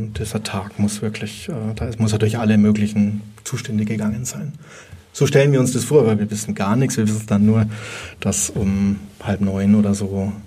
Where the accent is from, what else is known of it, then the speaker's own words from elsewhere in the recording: Bavaria, Germany; Bei uns in Bayern sehr, sehr häufig